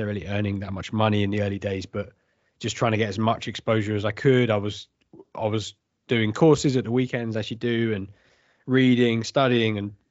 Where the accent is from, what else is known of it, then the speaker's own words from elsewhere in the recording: London, United Kingdom; So, born and raised in London